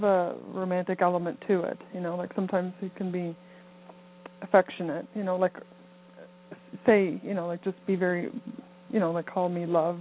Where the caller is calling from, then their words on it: Canada; I'm calling from Canada.